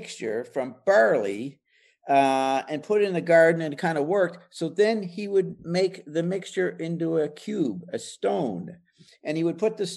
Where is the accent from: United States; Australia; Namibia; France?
France; Paris, Île-de-France; I grew up in Paris, France.